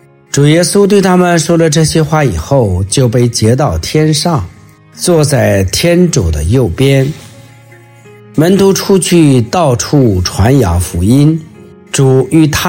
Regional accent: China; 对我们中国人来说，我们的福音的传播和接受绕不开方济各沙乌略。

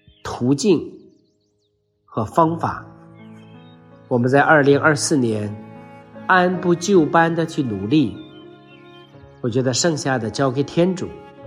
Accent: China; 我们中国人对母亲有特别的感觉，中国的母亲也的确特别的伟大

